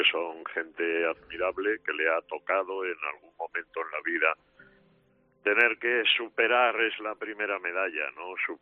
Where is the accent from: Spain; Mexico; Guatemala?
Spain; Pero cómo hemos disfrutado también como españoles volviendo a ganar al tenis.